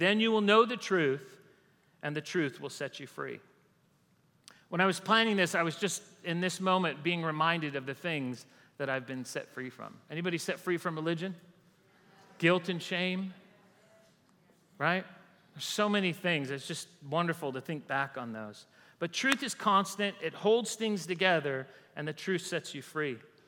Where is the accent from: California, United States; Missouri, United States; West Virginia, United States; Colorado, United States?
California, United States; Mountains are huge, right? I grew up in California, lots of mountains.